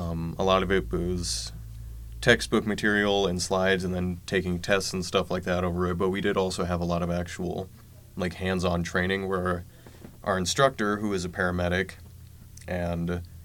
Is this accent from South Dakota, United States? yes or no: yes; Windham, South Dakota, United States; Was born and raised in Windham. I did a couple years of schooling in Brookings, going pre-med, ended up switching to nursing